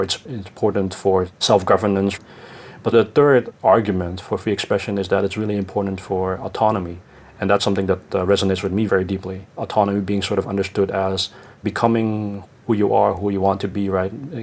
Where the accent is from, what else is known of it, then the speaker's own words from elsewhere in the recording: Amsterdam, North Holland, Netherlands; I grew up in Amsterdam, in Holland, as a son of two parents from Hong Kong. But I always had close ties to my family here and the culture here.